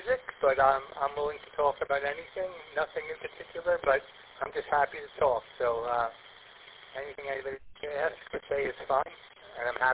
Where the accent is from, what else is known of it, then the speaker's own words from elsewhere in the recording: New York, United States; born there; I was born in New York, and I live in New York.